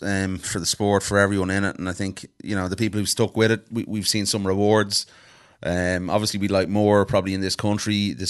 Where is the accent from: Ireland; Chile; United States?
Ireland; as an Irish person in the UFC, this is a big, big deal for us.